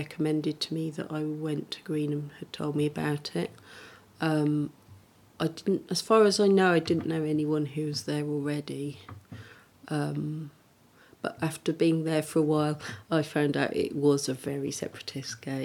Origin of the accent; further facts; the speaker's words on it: Singapore; born there; also born or lived in Germany / Denmark / Britain; I was born in Singapore, and I'd lived in Germany and Denmark and Britain in three different places.